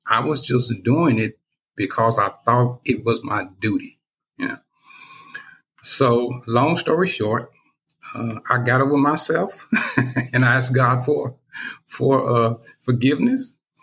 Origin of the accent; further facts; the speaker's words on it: Deep South, United States; things were very, very tough for a young Black kid growing up in the Deep South in the 1960s.